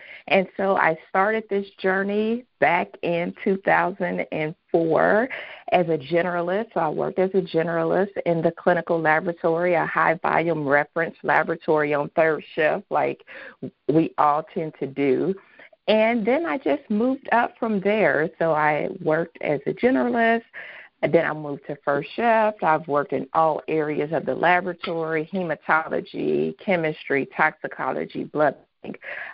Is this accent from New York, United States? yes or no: no; Cincinnati, Ohio, United States; I am from Cincinnati, Ohio.